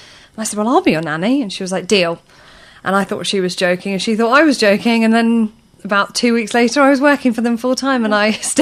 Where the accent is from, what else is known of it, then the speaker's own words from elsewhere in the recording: Kenya; I was born and raised in Kenya.